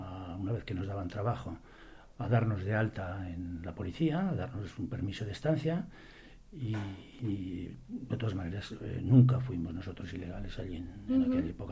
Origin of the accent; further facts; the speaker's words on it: Quintanar de la Sierra, Castile and León, Spain; born there; No, yo nací en Burgos, uh-huh. En un pueblecito llamado Quintanar de la Sierra. Nací en el año 47, con lo que ahora tengo 61 años cumplidos.